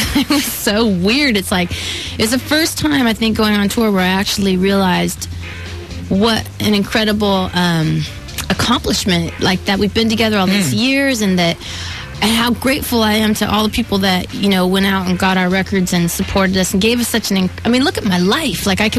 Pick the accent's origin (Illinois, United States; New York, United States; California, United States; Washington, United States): California, United States; Anaheim; And I used to go dancing, though, at Disneyland, because that was where I grew up in Anaheim.